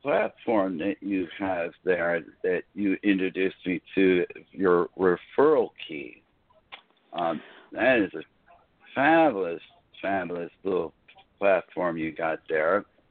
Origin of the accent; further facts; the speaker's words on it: Albany, New York, United States; now in Las Vegas, United States; I moved here originally from Albany, New York, back in 2000.